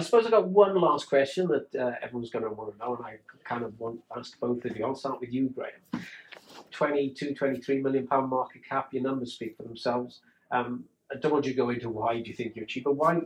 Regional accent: Swansea, Wales, United Kingdom; when I was growing up in Swansea

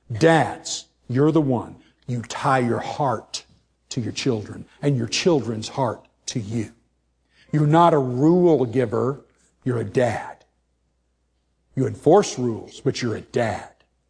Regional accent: California, United States; I grew up in California. It was not like here. 90 kids in a class.

